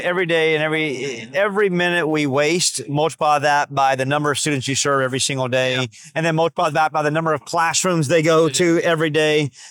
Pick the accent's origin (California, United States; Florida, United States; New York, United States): Florida, United States; You know what? We're from Florida.